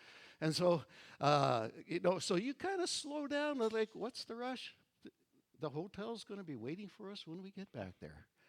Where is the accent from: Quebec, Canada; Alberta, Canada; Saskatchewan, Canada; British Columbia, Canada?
Alberta, Canada; Edmonton; being born and raised in Edmonton, we had a number of relatives in Vancouver.